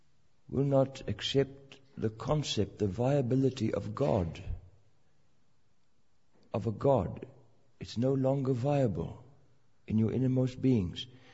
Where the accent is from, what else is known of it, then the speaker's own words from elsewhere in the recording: England, United Kingdom; I wish I could have a series of meetings just on why we should stick to the King James as English people.